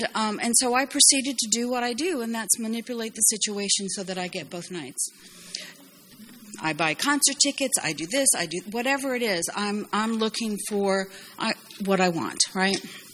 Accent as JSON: {"language": "English", "region": "California", "country": "United States", "tie": "born there", "first_language": "Japanese", "said": "I was born in California, but I lived the first 4 years elsewhere. And when I came to the States, I didn't speak English."}